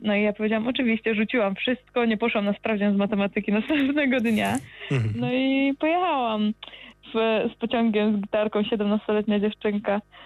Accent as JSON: {"language": "Polish", "town": "Poznań", "region": "Greater Poland Voivodeship", "country": "Poland", "said": "Tak, jestem z Poznania. Poznanianka z krwi i kości."}